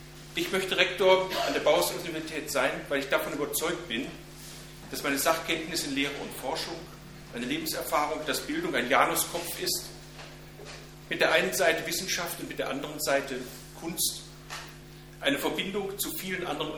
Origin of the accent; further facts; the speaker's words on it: Kevelaer, North Rhine-Westphalia, Germany; also born or lived in Bebra; Geboren wurde ich 1946 in Bebra im Kreis Rothenburg, also gar nicht weit von hier. Meine Gymnasialzeit habe ich am Niederrhein in Kevela verbracht